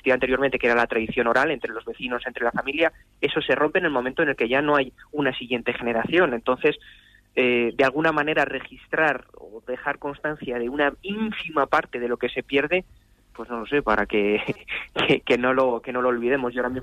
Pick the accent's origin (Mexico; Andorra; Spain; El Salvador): Spain; Castile and León; conocer bastante bien toda la realidad, en mi caso de la provincia de Soria y de Burgos, porque también soy de Burgos